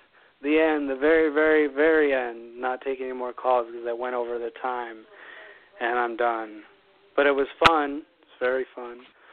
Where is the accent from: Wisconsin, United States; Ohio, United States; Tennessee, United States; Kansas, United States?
Ohio, United States; I came from Ohio. I'm in Ohio now.